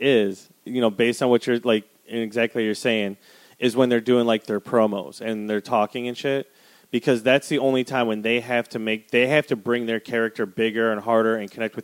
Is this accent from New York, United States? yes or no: no; Wisconsin, United States; Maybe you should have grown up where I grew up in Wisconsin